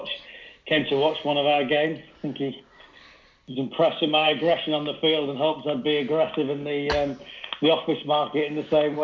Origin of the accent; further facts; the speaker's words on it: York, Yorkshire and the Humber, United Kingdom; I grew up in York, so I played rugby league for most of my life.